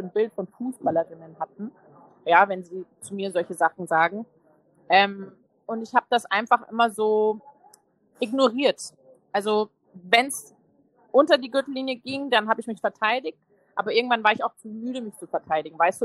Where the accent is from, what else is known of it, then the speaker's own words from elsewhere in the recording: Italy; German is a second language; Italien für mich so das beste Gesamtpaket, weil A, natürlich mein Heimatland, B, war ich nicht allzu weit weg von der Familie, ich kenne die Sprache, ich kenne die Kultur, ich kenne das Essen